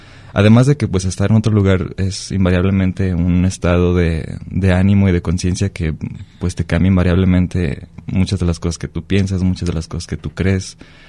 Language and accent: Spanish; Mexico; nuestro mundo cultural, como mexicanos